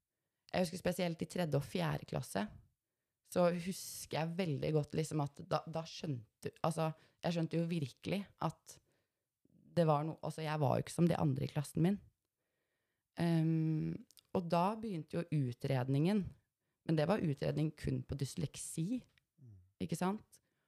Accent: Horten, Vestfold, Norway; I Horten, så hadde vi håndklær på et sånn stativ

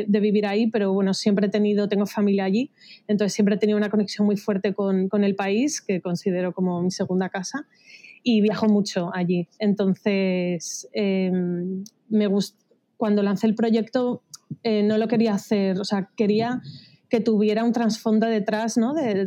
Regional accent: Guatemala; y crecí en Guatemala

